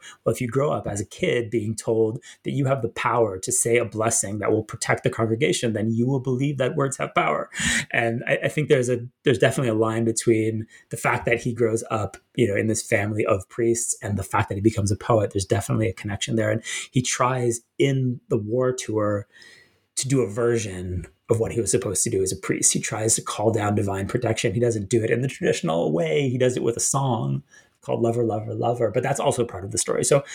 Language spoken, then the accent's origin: English; Toronto, Ontario, Canada; And I mean, you're in Chicago. I grew up in Toronto. You know what a long gray northern winter is like.